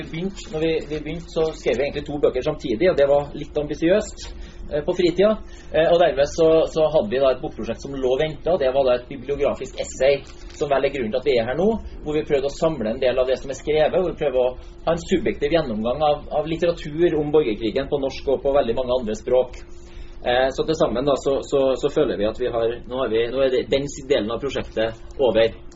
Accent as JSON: {"language": "Norwegian", "town": "Trondheim", "region": "Trøndelag", "country": "Norway", "lives_now": "Oslo, Norway", "said": "jeg bor på Bygdø, jeg kommer fra Trondheim."}